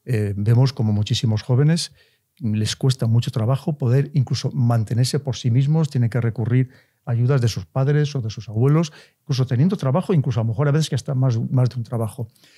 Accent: León, Castile and León, Spain; yo soy de León, soy de origen muy humilde, de un barrio que se llama El Crucero, que además este barrio del Crucero está al otro lado del río Bernesga, en cierto modo un poco separado del resto de la ciudad.

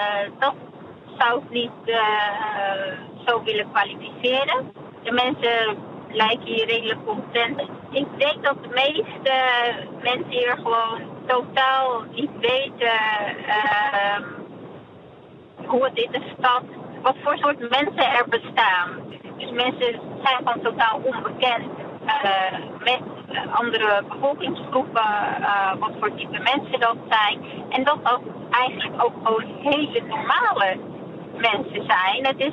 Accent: Rotterdam, South Holland, Netherlands; now in Barneveld, Netherlands; Ik ben nu 40 jaar. Oorspronkelijk kom ik uit Rotterdam-Zuid. geboren in Rotterdam. En uiteindelijk voor de liefde verhuisd naar Barneveld.

